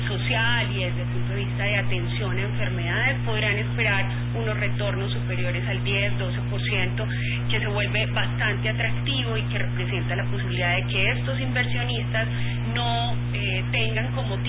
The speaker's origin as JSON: {"language": "Spanish", "country": "Colombia", "moved": "yes", "lives_now": "Mexico", "said": "Yo soy colombiana, pero vivo aquí en México."}